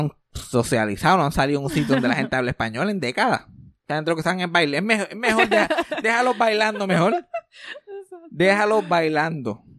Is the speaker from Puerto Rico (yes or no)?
yes; Puerto Rico; accent: jíbaro; Después se burló de mi acento jíbaro